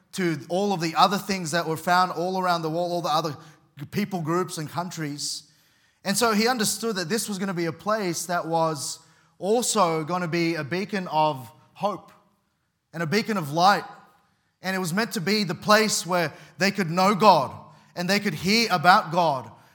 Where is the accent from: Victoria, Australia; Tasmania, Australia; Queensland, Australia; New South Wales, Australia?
New South Wales, Australia; Sydney; I grew up in Western Sydney, forgive me.